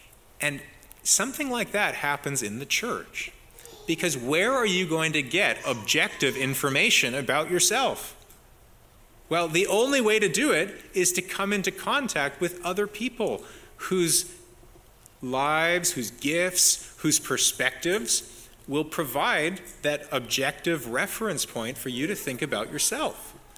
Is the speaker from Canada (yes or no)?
yes; Canada; I was growing up in Canada where no one knows how to play basketball.